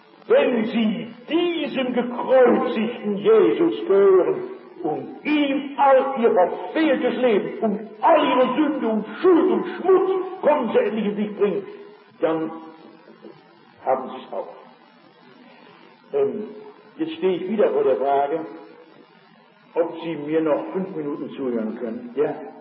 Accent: Rhineland, Germany; ich komme aus dem Rheinland

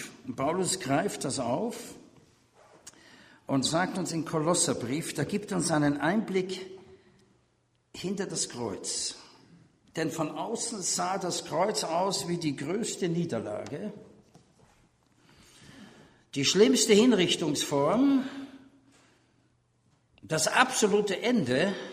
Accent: Austria; sehr viele Freunde habe in der ehemaligen DDR als Österreicher

